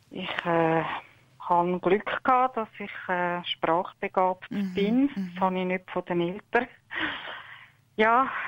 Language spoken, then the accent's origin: German; Switzerland; born there; Ich bin in der Schweiz geboren und sie beide nicht.